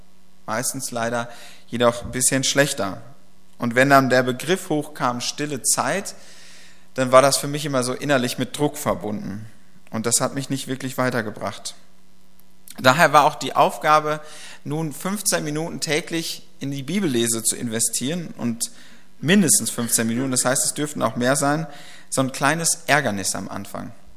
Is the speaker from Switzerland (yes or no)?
no; Ennepetal, North Rhine-Westphalia, Germany; also born or lived in Bochum; Ich bin ja in Ennepetal geboren und aufgewachsen und habe dann 7 Jahre in Bochum gewohnt und hatte immer gedacht, ich bin ein richtiger Großstädter.